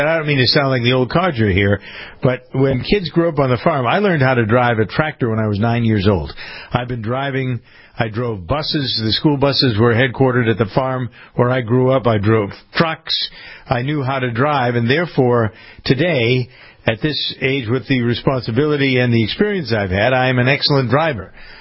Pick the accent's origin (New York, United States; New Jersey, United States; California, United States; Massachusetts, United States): Massachusetts, United States; Framingham; Here's something from the local news grind here in Framingham, my hometown in Massachusetts.